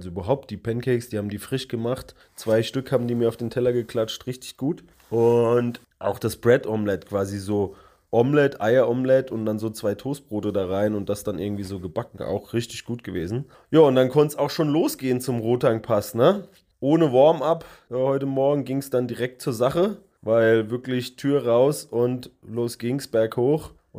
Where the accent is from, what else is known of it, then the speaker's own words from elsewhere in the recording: Bodenheim, Rhineland-Palatinate, Germany; der Ort ist so drei Orte weiter von meinem Heimatort in Bodenheim.